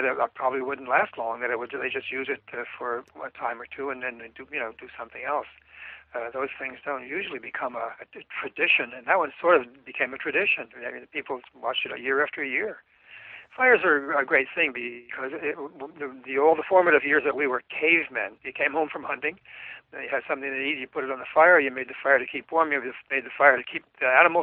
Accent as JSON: {"language": "English", "region": "New Jersey", "country": "United States", "tie": "born there", "lives_now": "New York, United States", "said": "I live in New York. I was born in New Jersey"}